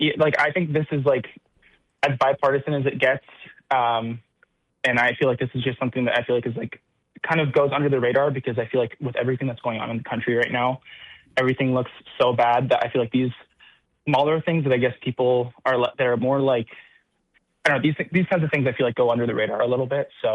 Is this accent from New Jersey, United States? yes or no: no; San Diego, California, United States; I'm from San Diego.